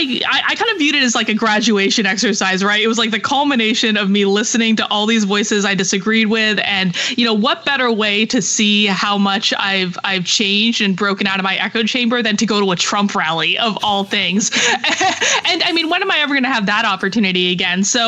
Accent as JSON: {"language": "English", "region": "Vermont", "country": "United States", "tie": "born or raised there", "said": "I grew up in Vermont. I have loved Bernie Sanders my entire life."}